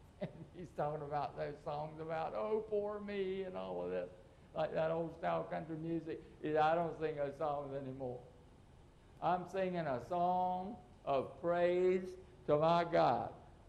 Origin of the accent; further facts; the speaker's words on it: Puerto Rico; when I was a kid growing up in Puerto Rico.